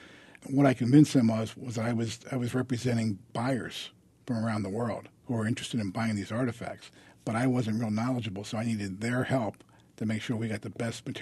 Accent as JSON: {"language": "English", "town": "Baltimore", "region": "Maryland", "country": "United States", "tie": "born or raised there", "said": "And I grew up in Baltimore."}